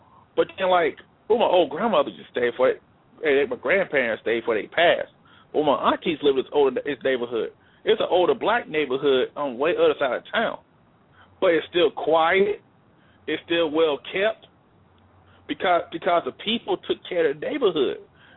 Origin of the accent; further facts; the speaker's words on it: Alabama, United States; moved away; I want to visit back home, visiting my hometown, whatever, and I'm glad I left Alabama.